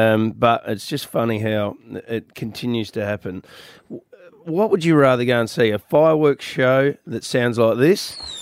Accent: Wakery, Australia; I said the other day about what happens up at my hometown of Wakery. They created a day about 10 years ago on Australia Day. Wakery's got 4,500 people.

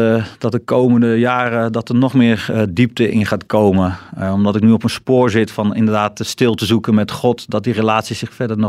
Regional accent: North Brabant, Netherlands; Nee, ik kom uit Brabant helemaal.

